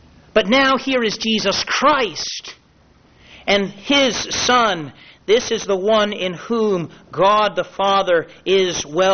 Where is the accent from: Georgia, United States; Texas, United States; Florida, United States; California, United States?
Georgia, United States; Woodstock; it would be much like me going to New York City and telling people on the street corner, I'm from Woodstock, Georgia.